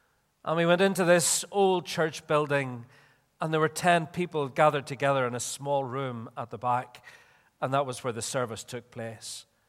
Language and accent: English; Belfast, Northern Ireland, United Kingdom; in my hometown of Belfast